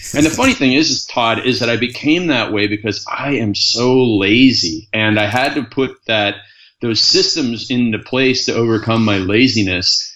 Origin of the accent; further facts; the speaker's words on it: Stratford, Ontario, Canada; born there; I was born in Stratford, Ontario.